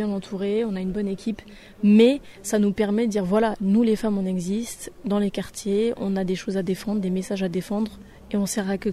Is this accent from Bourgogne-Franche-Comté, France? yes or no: no; Metz, Grand Est, France; Alors, moi, je viens de Metz, donc j'ai grandi là-bas.